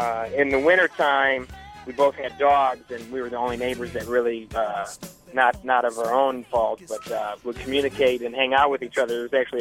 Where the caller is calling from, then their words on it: West Lafayette, Indiana, United States; We're in West Lafayette, Indiana.